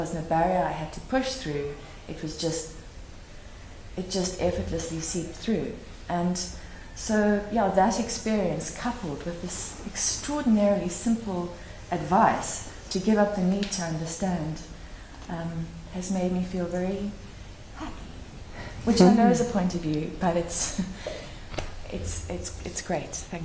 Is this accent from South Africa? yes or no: yes; South Africa; And growing up in South Africa and working in places like Mozambique and Rwanda